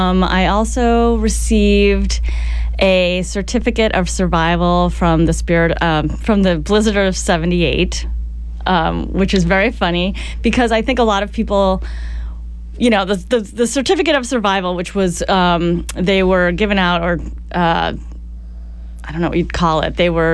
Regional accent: Brockton, Massachusetts, United States; I am indeed. I grew up in Brockton. I was born and raised there.

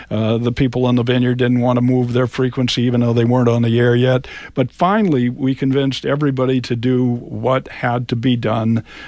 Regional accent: Natick, Massachusetts, United States; the model I used was the model that existed when I was growing up in Natick, which was WKOX in Framingham

